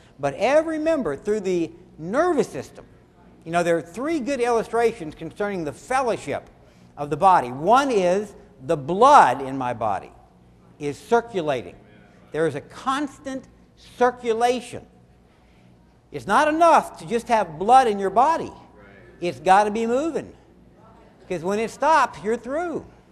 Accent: Louisiana, United States; I'm from South Louisiana, so I always say everything kind of funny.

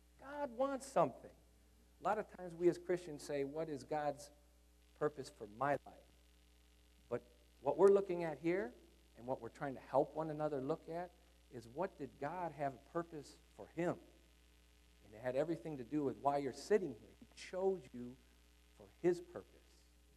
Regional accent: Michigan, United States; I'm also from Michigan.

